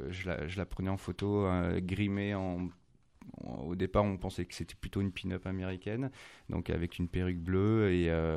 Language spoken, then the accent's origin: French; Clermont-Ferrand, Auvergne-Rhône-Alpes, France; also born or lived in Paris; now in Toulouse, France; Je suis originaire de Clermont-Ferrand.